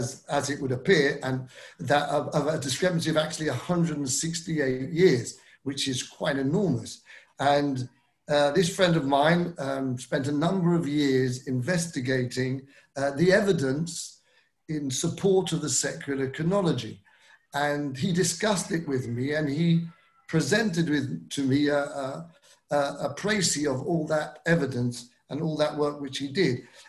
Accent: Kingsbury, London, United Kingdom; I'm English born. I was born in London. I was brought up in a town, Kingsbury.

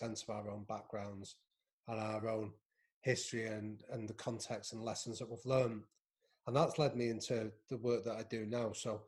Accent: Manchester, North West England, United Kingdom; so I'm from Manchester originally, I'm from North Manchester, I grew up in a boxing gym

